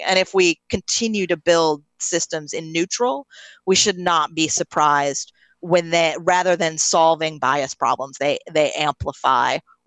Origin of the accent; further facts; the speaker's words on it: Troy, New York, United States; a residential YWCA in my hometown of Troy, New York.